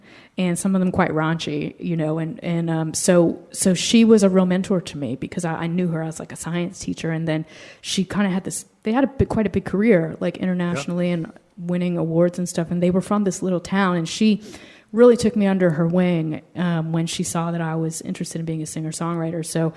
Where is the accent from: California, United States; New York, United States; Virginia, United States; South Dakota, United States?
Virginia, United States; because I'm from Virginia and I'm 43